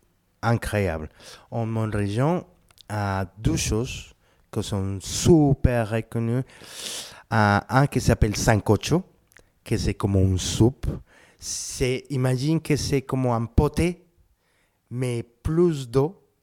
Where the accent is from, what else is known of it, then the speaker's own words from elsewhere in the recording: Bogotá, Colombia; French is a second language; moved away as an adult; now in France; J'ai 44 ans. Et je viens de Bogota, Colombie.